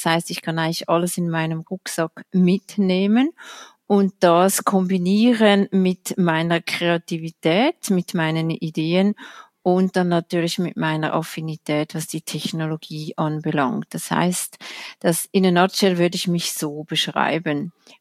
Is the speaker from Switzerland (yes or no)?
yes; Switzerland; da können wir als Schweizer oder als Schweizer Finanzblatt stolz darauf sein.